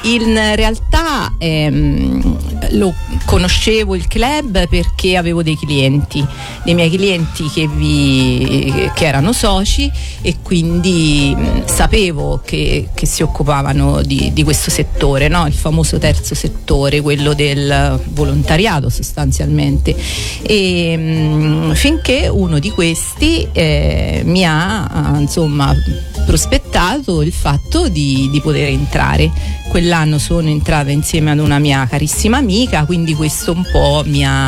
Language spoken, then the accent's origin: Italian; Nocera Umbra, Umbria, Italy; now in Gualdo Tadino, Italy; vivo a Gualdo Tadino da 22 anni, sono originaria di Nocera e abito a Murano.